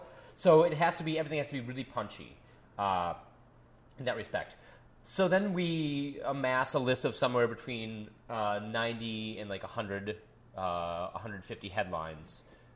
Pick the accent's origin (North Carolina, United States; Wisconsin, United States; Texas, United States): Wisconsin, United States; I grew up 7 miles outside of a town of 5,000 people, halfway between Madison, Wisconsin, and La Crosse, Wisconsin. So it was literally, you know, 70 miles away from nowhere, pretty much.